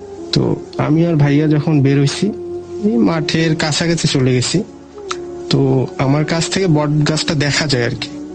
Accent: Shitalgari, Rangpur Division, Bangladesh; আমাদের বাড়ি হচ্ছে রংপুর জেলার শীতলগাড়ি গ্রামে।

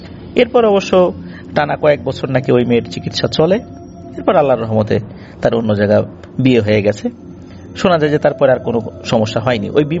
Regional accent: Rajbari, Dhaka Division, Bangladesh; এটি আমার নিজ জেলা রাজবাড়ী

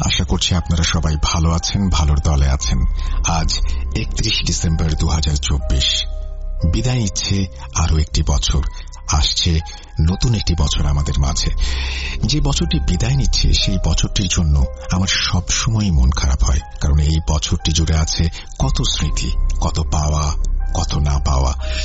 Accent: Kolkata, West Bengal, India; আমার বাড়ি কলকাতা।

